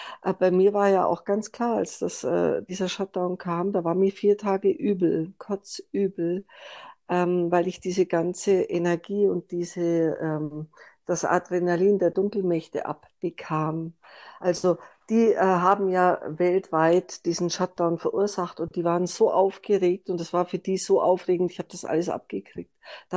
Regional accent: Munich, Bavaria, Germany; ihr hört es, ich bin eine Münchnerin

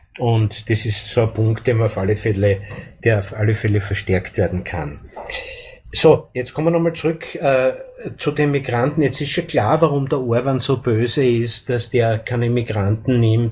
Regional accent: Austria; Und es ist illegal, jetzt als Österreicher die Nichtregistrierten aufzunehmen. Das interessiert hier niemanden in Österreich.

